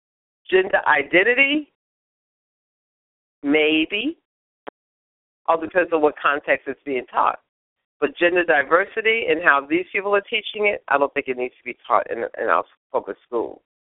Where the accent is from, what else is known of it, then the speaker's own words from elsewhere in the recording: New York, United States; When I was growing up in New York, I lived in the project